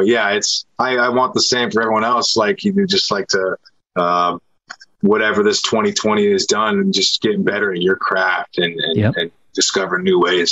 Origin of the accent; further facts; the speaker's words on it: Seattle, Washington, United States; I'm from Seattle. It's all I know and love.